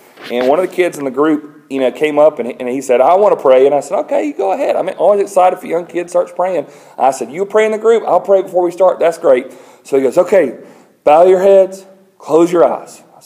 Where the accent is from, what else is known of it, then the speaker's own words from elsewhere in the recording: Greenwood, South Carolina, United States; we're from Greenwood, South Carolina.